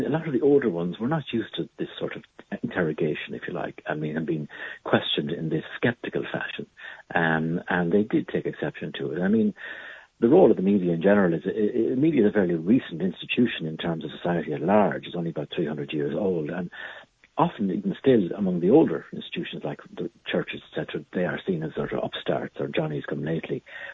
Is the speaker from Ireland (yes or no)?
yes; Ireland; I am Irish and Catholic by cultural background, but agnostic through lack of conviction